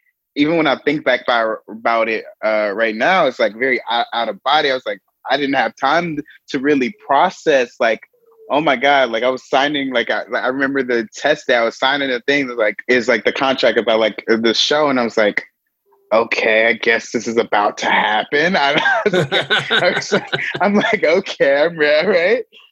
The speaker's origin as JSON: {"language": "English", "town": "Atlanta", "region": "Georgia", "country": "United States", "said": "I'm from Atlanta."}